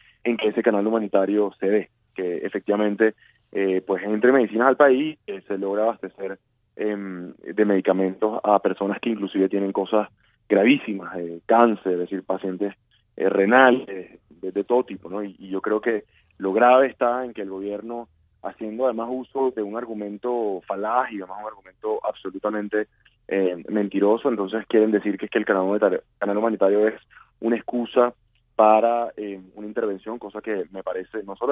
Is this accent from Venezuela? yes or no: yes; Venezuela; como muchos venezolanos previmos.